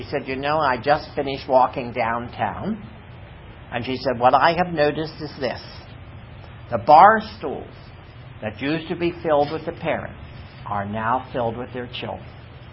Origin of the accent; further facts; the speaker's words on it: Duncannon, Pennsylvania, United States; I tell the story, my hometown, a small town called Duncannon, Pennsylvania. Population 2,000.